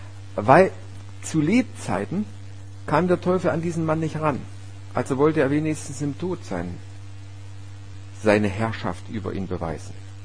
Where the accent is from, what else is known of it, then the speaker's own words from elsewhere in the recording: Grottendorf, Saxony, Germany; ich bin ja in Grottendorf aufgewachsen, das ist ein Dorf, was in so einem Erzgebirge, also im Tschubertal, liegt, auf 6 Kilometer Längenausdehnung, und die größte Breite sind vielleicht 0,5 Kilometer.